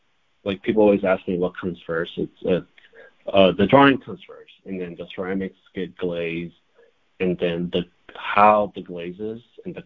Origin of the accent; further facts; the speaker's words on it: United States; I'm not really, I wouldn't say completely accepted in El Salvador because I was brought up in the States.